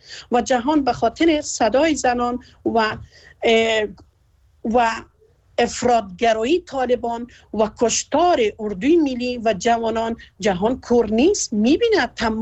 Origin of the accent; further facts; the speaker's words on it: Afghanistan; moved away; ما که بیرون از افغانستان هستیم